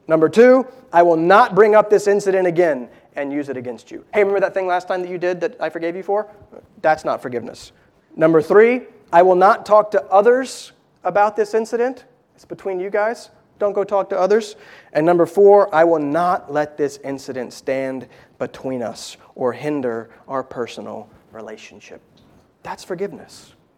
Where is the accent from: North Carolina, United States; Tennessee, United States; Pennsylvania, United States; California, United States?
North Carolina, United States; He mentioned that I was from North Carolina, so I'm a big Panthers fan.